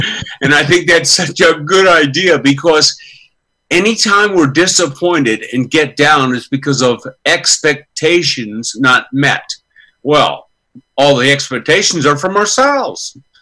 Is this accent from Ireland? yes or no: yes; Ireland; You know, I've always had something to say. I'm Irish.